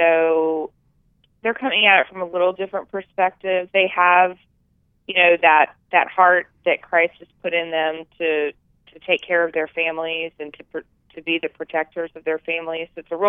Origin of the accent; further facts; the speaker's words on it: Louisiana, United States; I'm actually from Louisiana, and so I went down there to speak at one of their events